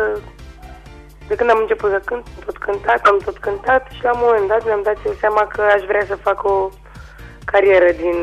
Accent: Deva, Hunedoara County, Romania; also born or lived in Galați; Nu sunt originară din Galați, sunt originară din Deva.

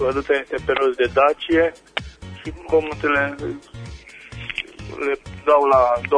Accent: Băile Herculane, Caraș-Severin, Romania; sunt din Băile Herculane

